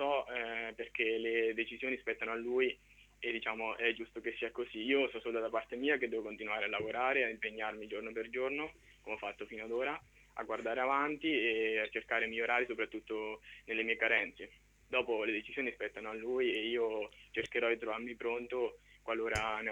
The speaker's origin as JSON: {"language": "Italian", "town": "Corridonia", "region": "Marche", "country": "Italy", "tie": "born or raised there", "said": "sono un ragazzo di 17 anni di Corridonia e quando ero piccolo ho iniziato le giovanili con la squadra del mio paese"}